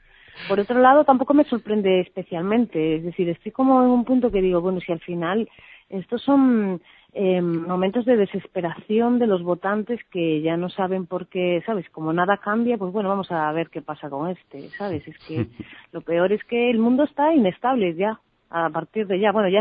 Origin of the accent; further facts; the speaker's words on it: Cedeira, Galicia, Spain; que es un poco, que es el resumen que yo hago a mi, una canción que hago a mi tierra